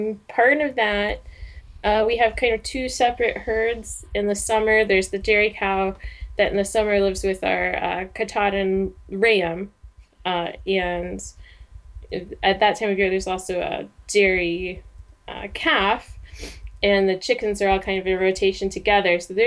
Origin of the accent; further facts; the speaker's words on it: Indiana, United States; So Jay is from Montana, and I'm from Indiana, and we met in art school and moved back to the Valley